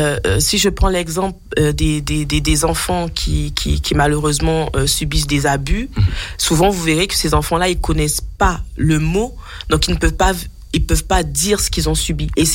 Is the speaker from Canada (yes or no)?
no; Guadeloupe, France; moved away; J'ai grandi en Guadeloupe. Ensuite, après, je suis venue ici en 2009.